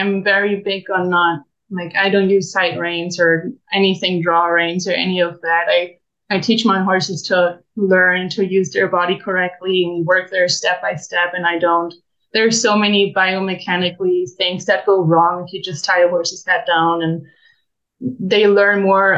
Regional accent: Germany; English is a second language; moved away as an adult; I'm originally from Germany and I was never exposed before I came here a couple of years back to actually wild and unhandled horses.

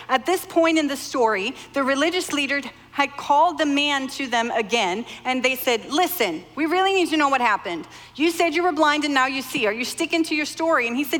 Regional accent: Sweden; I grew up in Sweden and most people, when I grew up, I was the only Christian in my school.

